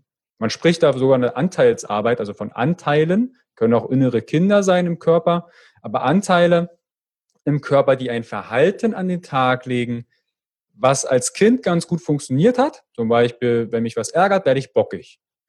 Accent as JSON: {"language": "German", "town": "Fürstenwalde", "region": "Brandenburg", "country": "Germany", "said": "Und ich komme ja aus der Ecke Fürstenwalde. Also da kommt manchmal so ein bisschen das Berlinerische durch."}